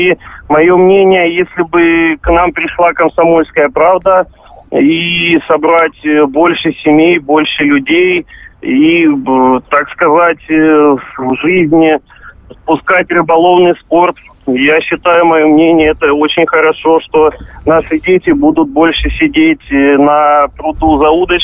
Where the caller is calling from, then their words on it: Stavropol, Stavropol Krai, Russia; Здравствуйте, город Ставрополь, Ставропольский край.